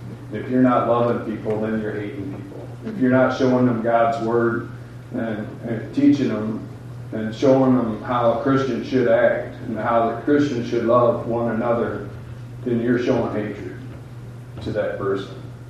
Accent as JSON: {"language": "English", "town": "Rochelle", "region": "Illinois", "country": "United States", "tie": "born or raised there", "said": "But I was raised in Rochelle around trains"}